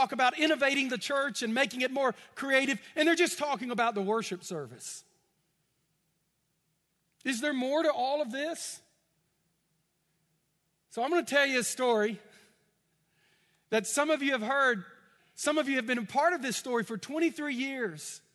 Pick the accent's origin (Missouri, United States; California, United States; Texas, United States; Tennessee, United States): Texas, United States; And I grew up in East Texas where there's a certain way that you preach.